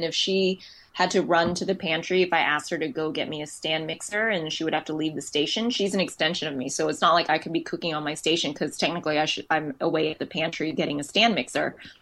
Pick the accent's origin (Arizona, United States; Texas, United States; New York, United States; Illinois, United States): Texas, United States; Houston; we're coming to Austin, which is 2.5 hours away from my hometown of Houston.